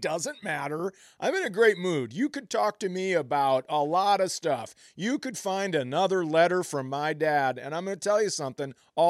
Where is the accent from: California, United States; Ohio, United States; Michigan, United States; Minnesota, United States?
Minnesota, United States; This is growing up in Minnesota.